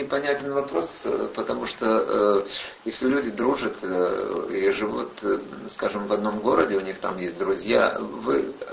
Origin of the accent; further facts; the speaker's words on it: New York, United States; now in Los Angeles, United States; Я даже из Нью-Йорка, хотя там другие климатические условия. Там теплее, говорю, там как в Сочи, скажем, да. Но зима бывает тоже холодная иногда. Так я переехал из-за этого в Лос-Анджелес, где все время тепло.